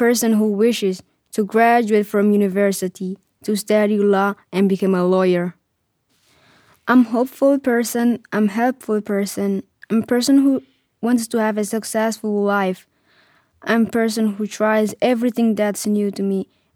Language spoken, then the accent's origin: English; Somalia; I'm a hardworking person. I'm a Muslim. I'm from Somalia. I'm full Somali.